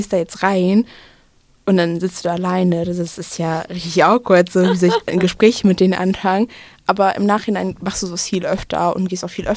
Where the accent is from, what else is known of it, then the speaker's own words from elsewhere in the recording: Gelsenkirchen, North Rhine-Westphalia, Germany; wir kommen aus Gelsenkirchen, kommt runter.